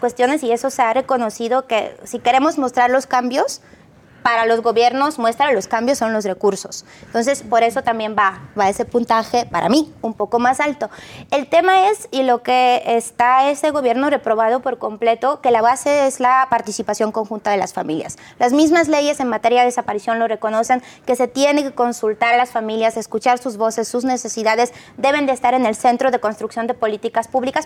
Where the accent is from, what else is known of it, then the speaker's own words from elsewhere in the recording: Poland; De Polonia.